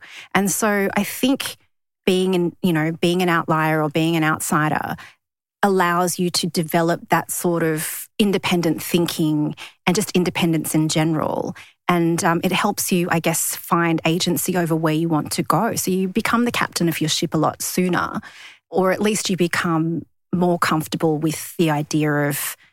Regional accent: New South Wales, Australia; I grew up in the Sutherland Shire in the 80s. And so for people that don't know what the Sutherland Shire is, it's a beautiful, beachy, gorgeous sort of part of New South Wales.

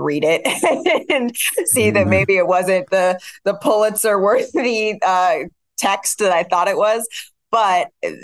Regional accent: West Coast, United States; now in New York, United States; I had grown up on the West Coast, so New York was my Hollywood.

